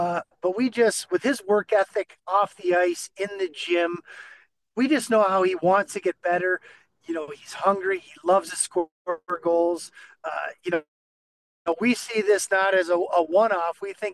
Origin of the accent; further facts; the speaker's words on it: United States; So to have that, Matt, like, even though I'm American, it's the same thing.